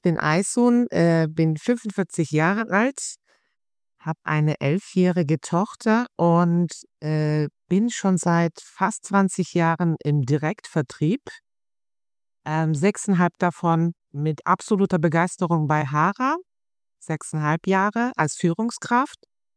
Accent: Germany; born there; ich bin hier geboren in Deutschland. Mein Vater war oder ist, der ist zwar jetzt in Rente, aber er ist ein Gastarbeiter. Ich bin hier geboren.

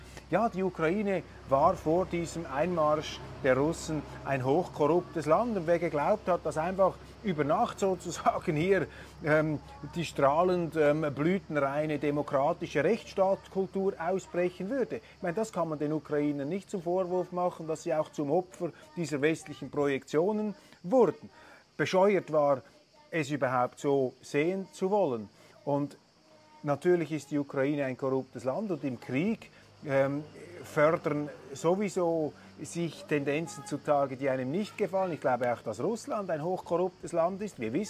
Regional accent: Switzerland; Und als Schweizer haben wir doch überhaupt keine Vorstellung davon, was es bedeutet, in dieser Region zu leben

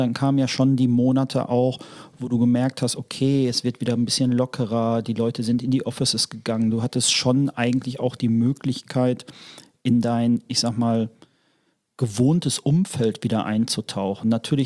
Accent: North Rhine-Westphalia, Germany; born or raised there; now in Düsseldorf, Germany

